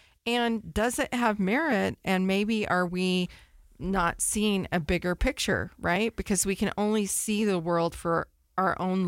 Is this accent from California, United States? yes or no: yes; Sacramento, California, United States; now in Utah, United States; I was from Sacramento.